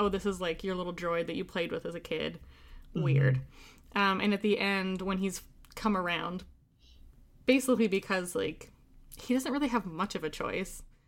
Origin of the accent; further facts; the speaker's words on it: Canada; now in United States; I grew up in Canada, I live in America now, we sound the exact same. Canadian accents are a myth.